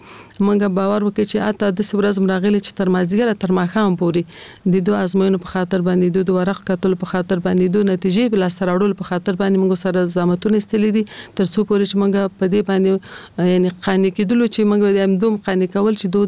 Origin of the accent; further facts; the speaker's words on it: Kabul, Afghanistan; د مشران جرګې انتصابي سناتوره یم. په کال 1940 کال کې زه په کابل ښار کې زیږیدلې یم. زیګون می په کابل کې شوه ده او ژوند می هم د کابل ښار په 15 مناحیه کې یعنی د خوشحال مینه منطقه کې ما ژوند کړی ده.